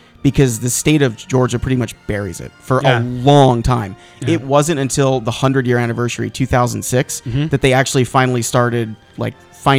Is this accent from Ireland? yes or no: yes; Ireland; the filthy Irish Catholic, I can say that because I am Irish.